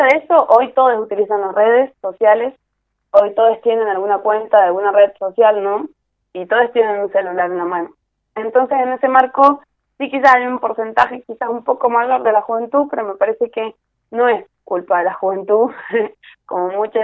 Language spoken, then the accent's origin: Spanish; San Juan, Argentina; Sí, soy sanjuanina. De chiquita